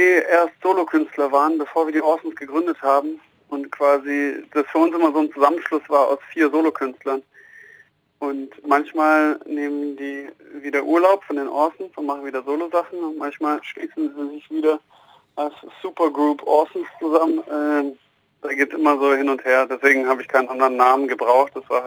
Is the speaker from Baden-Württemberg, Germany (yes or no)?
yes; Kornwestheim, Baden-Württemberg, Germany; aufgewachsen in Kornwestheim.